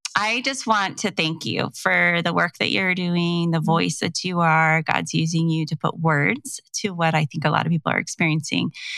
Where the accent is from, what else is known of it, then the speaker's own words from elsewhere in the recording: Oregon, United States; So if you're around that area, I'm from Oregon, so it's a little bit of a jump.